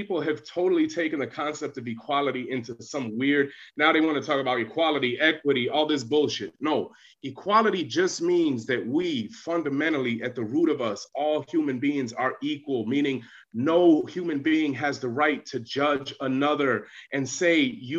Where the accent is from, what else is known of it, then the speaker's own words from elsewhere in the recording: Chicago, Illinois, United States; violence in places like my hometown, Chicago